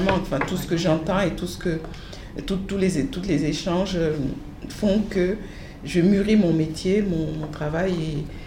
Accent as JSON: {"language": "French", "country": "Burkina Faso", "lives_now": "France", "said": "un complexe scolaire au Burkina Faso, mon pays d'origine"}